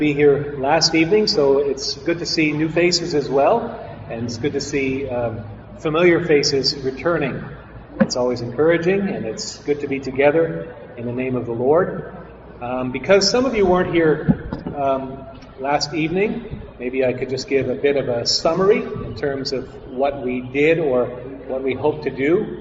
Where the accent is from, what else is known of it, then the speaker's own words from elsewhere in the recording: Canada; now in Philippines; I'm a pastor from Canada